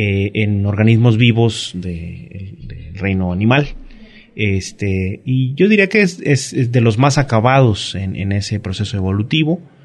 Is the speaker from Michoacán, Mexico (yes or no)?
no; Chiapas, Mexico; moved away as an adult; also born or lived in Guadalajara; emigré de Chiapas a Guadalajara y ahí estudié en Guadalajara la licenciatura en psicología